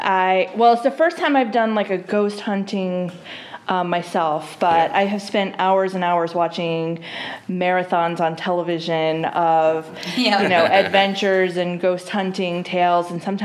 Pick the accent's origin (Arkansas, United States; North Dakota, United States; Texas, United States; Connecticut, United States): Connecticut, United States; East Hartford; I'm from East Hartford, but I moved away for about 20 years. I moved back last year